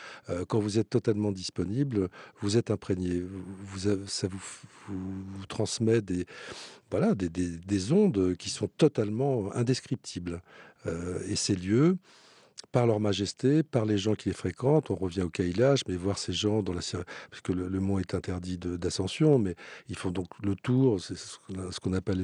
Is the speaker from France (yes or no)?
yes; France; Je suis français, j'ai vécu dans la tradition occidentale, même si je ne suis pas imprégné du judéo-christianisme jusqu'aux os.